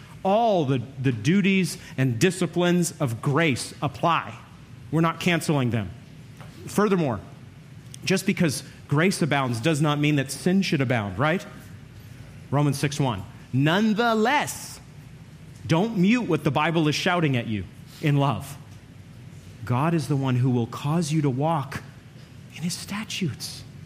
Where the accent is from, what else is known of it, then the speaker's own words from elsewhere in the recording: Maine, United States; You're dropped in a New England forest. I'm from Maine, so I get this.